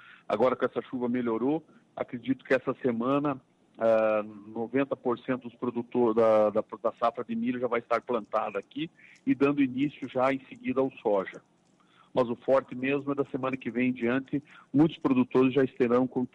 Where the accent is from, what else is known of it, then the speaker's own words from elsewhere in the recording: Campos Novos, Santa Catarina, Brazil; Olha, eu sou de Campos Novos. Em Campos Novos está iniciando agora